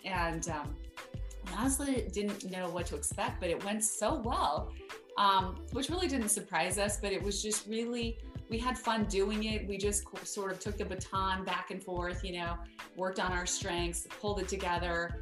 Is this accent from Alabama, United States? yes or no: no; Idaho Falls, Idaho, United States; So I am from Idaho, Idaho Falls, Idaho. I come from a family of 9 children, same 2 parents.